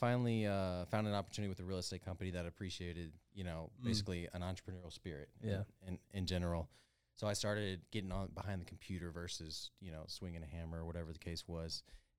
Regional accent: Schertz, Texas, United States; I grew up in Shirts, Texas, which is right next to San Antonio.

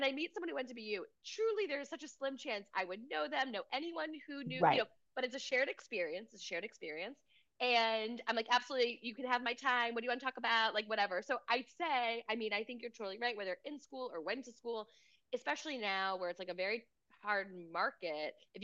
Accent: Maryland, United States; Very, I'm from Maryland. As you know, we, no matter what, we have a lot of excitement around Maryland, around our flag.

